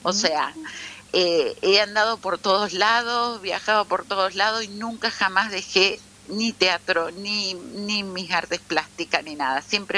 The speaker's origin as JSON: {"language": "Spanish", "town": "Paraná", "region": "Entre Ríos", "country": "Argentina", "said": "porque fui en Paraná, yo soy de Paraná."}